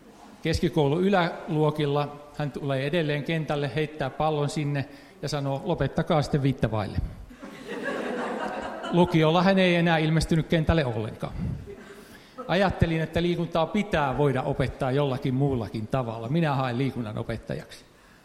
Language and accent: Finnish; Tampere, Pirkanmaa, Finland; Mä kun olen Tampereelta kotosikin